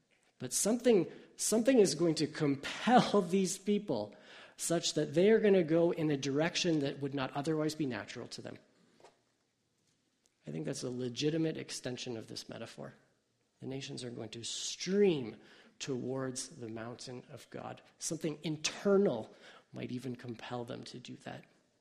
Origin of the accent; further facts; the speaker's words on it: Hamilton, Ontario, Canada; I grew up in Hamilton and traveled to Toronto all the time.